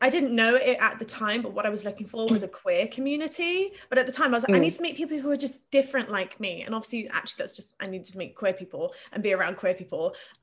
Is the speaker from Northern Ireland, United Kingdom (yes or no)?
no; Plymouth, South West England, United Kingdom; So I grew up in Plymouth in Devon.